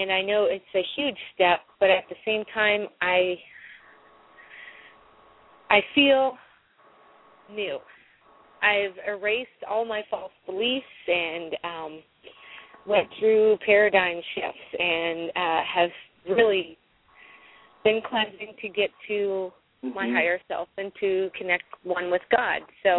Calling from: Pennsylvania, United States; Right now I'm calling from Pennsylvania.

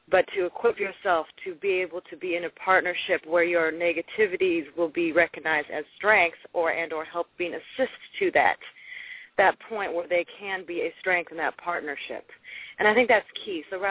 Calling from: Los Angeles, California, United States; I'm calling in from Los Angeles area.

